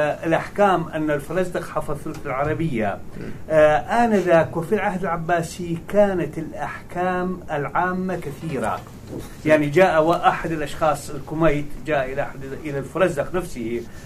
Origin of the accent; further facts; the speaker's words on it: Iraq; إلى حد الآن عندنا في العراق شعراء